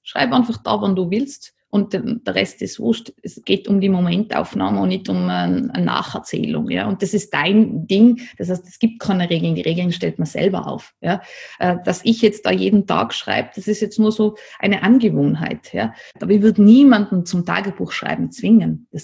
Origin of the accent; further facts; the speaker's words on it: Nassereit, Tyrol, Austria; weil ich bin ja am Land aufgewachsen, in Nassereit.